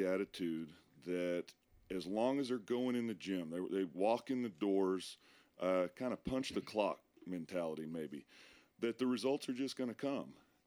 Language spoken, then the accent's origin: English; Chattanooga, Tennessee, United States; also born or lived in North Georgia; Well, I've always grown up in Chattanooga area, North Georgia